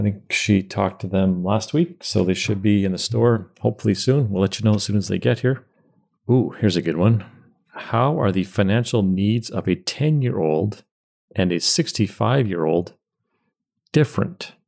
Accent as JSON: {"language": "English", "town": "Lennoxville", "region": "Quebec", "country": "Canada", "tie": "born or raised there", "said": "just going between houses on Clough Street in my hometown of Lenoxville."}